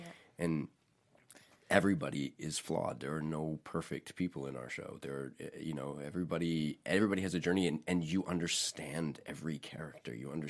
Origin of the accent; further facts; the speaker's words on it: Squamish, British Columbia, Canada; It's in Squamish, BC, my hometown, where I live.